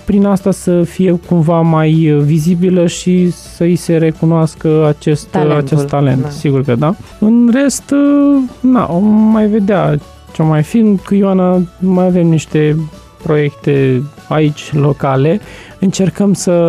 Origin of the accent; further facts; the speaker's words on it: Iași, Iași County, Romania; pentru că fiind din Iași, practic